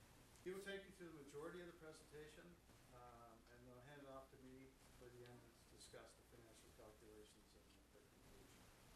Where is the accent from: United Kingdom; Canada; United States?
Canada; Liverpool, Nova Scotia; moved away as an adult; also born or lived in Halifax / Ontario; I was born and raised in Liverpool. I moved away after I went to university. I was around 19. And I lived in Halifax for 14 years. Moved to Ontario